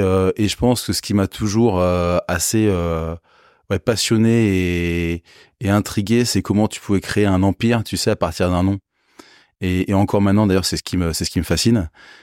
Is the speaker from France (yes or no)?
yes; Paris, Île-de-France, France; born or raised there